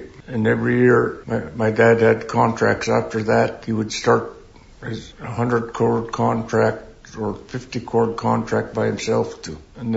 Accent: Nyack, New York, United States; We went to Boy Scouting together in Nyack.

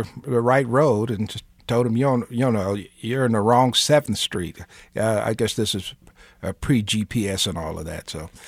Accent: Kansas City, Kansas, United States; I'm very proud growing up in the North End of Kansas City, Kansas, and it was a segregated neighborhood.

